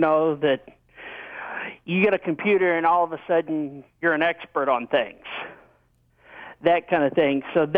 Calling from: Arkansas, United States; from Arkansas.

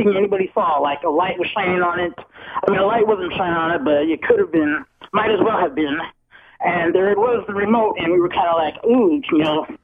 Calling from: Clinton, Arkansas, United States; Yes, this is … from Clinton, Arkansas.

